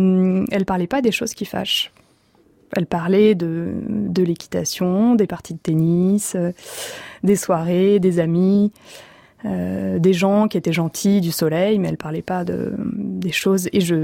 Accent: France; Je me sens héritière d'une histoire coloniale en tant que Française

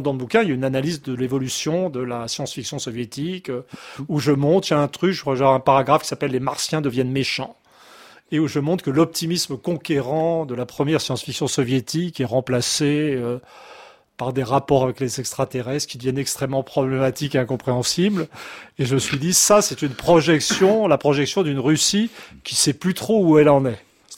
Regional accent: France; en tant que Français

